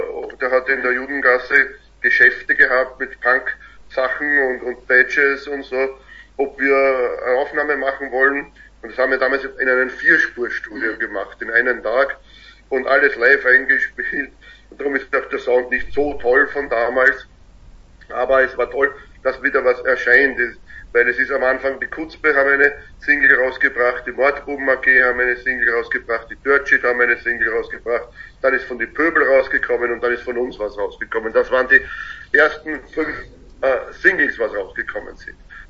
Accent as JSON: {"language": "German", "region": "Vienna", "country": "Austria", "said": "Ja, wir sind aus Wien."}